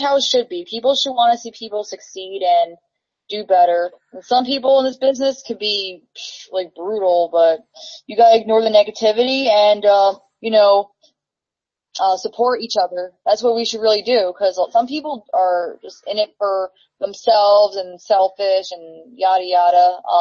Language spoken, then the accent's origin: English; New Jersey, United States; I'll be in Ohio, like I'm from Jersey.